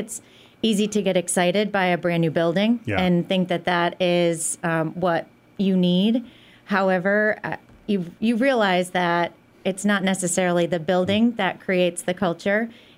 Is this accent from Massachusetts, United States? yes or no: yes; Pittsfield, Massachusetts, United States; So I was born in Pittsfield. I've been here my entire life. I have actually lived in the same house since I was 3 years old.